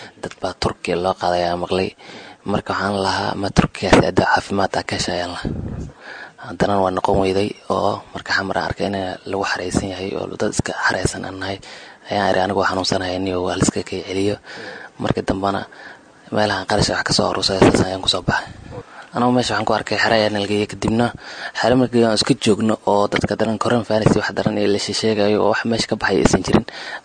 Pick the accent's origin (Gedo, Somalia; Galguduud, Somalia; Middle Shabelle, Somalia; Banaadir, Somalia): Gedo, Somalia; Beled Hawo; da'deedana waxa weeya 24 sano aniga markaa hore balad haawo ayaan ka imaaday